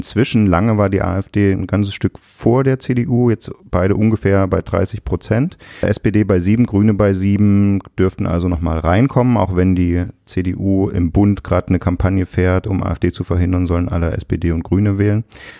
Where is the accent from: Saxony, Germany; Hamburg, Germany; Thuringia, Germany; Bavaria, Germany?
Saxony, Germany; Und wir fangen an mit Sachsen, wo ich aufgewachsen bin.